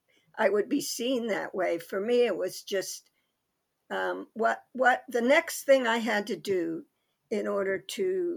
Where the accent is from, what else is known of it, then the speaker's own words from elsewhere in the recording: Brentwood, Pennsylvania, United States; also born or lived in Cincinnati; So I was born in 1946 in Cincinnati, Ohio, but soon my family moved to a little place called Brentwood that was near Pittsburgh, Pennsylvania, and that's where I grew up.